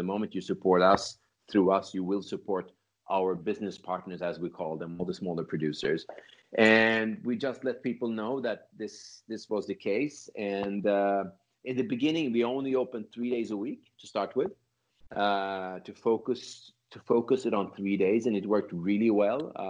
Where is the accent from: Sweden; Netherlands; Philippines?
Sweden; also born or lived in Finland / United States; I was born in Finland. I grew up in Sweden. I lived here for a few years.